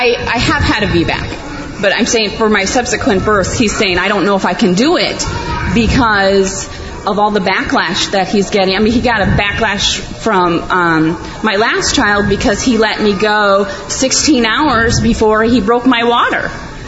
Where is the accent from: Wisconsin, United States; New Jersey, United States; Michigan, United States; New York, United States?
Wisconsin, United States; Hey, I'm from Wisconsin, and Wisconsin is now pushing.